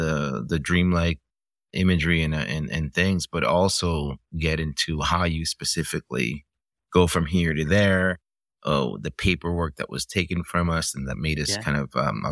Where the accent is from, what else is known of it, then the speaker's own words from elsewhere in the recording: Miami, Florida, United States; it's sort of from the time that I left and I grew up in Miami in the 80s, I kept processing these images, like, why did we leave?